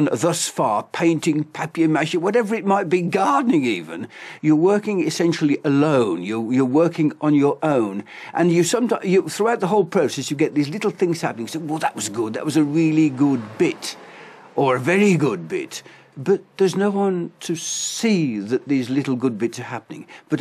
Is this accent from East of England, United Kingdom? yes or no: no; Birmingham, West Midlands, United Kingdom; now in Cambridge, United Kingdom; I left school at 17. I came from Birmingham, came to Cambridge, and I have never left since.